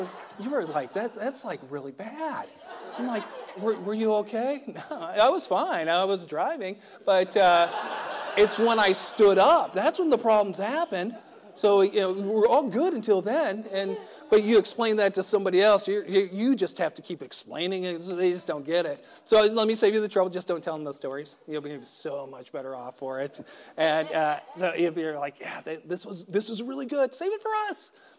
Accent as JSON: {"language": "English", "region": "Texas", "country": "United States", "tie": "born or raised there", "said": "So growing up in West Texas, it's predominantly a football area."}